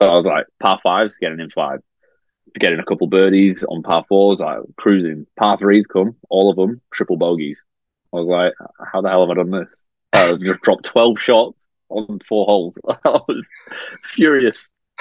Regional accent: Australia; So I figured, like, I'm coming from Australia.

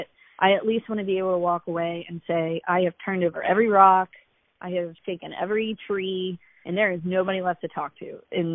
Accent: Kentucky, United States; So I grew up here in Northern Kentucky. I still live here.

